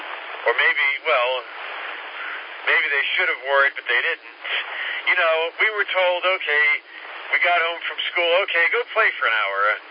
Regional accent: New York City, New York, United States; When I grew up in New York City, right next to where my apartment building was, this construction lot

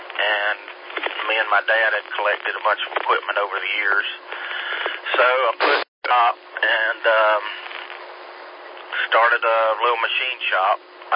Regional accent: Campobello, South Carolina, United States; I'm from Campobello, South Carolina. People from Campobello don't experience things like this.

